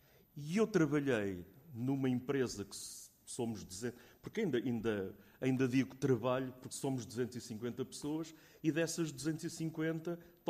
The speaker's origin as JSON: {"language": "Portuguese", "town": "Figueira da Foz", "region": "Coimbra", "country": "Portugal", "said": "eu sou da Figueira da Foz"}